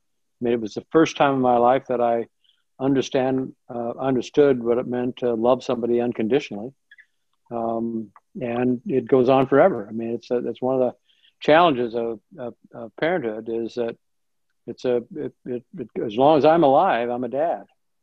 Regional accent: Nebraska, United States; Well, so I was born in Nebraska, went to school out in Nebraska, was practicing pharmacy, doing research, when my draft status changed.

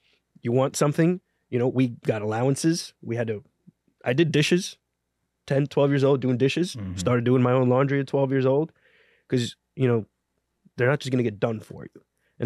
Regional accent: New York City, New York, United States; so I guess growing up in the Bronx, it was me, my mom, and my brother. My parents divorced when I was young.

